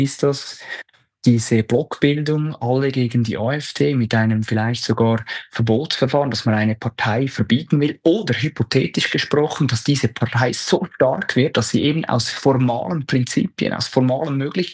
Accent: Switzerland; aus demokratischer Perspektive, als Schweizer gesprochen

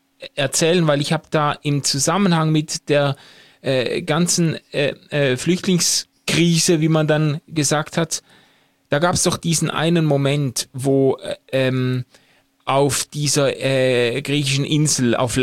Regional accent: Switzerland; als Schweizer nehme ich das auch mit Betroffenheit wahr

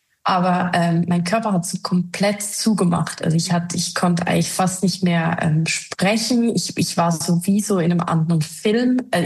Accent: Switzerland; Ich komme aus der Schweiz.

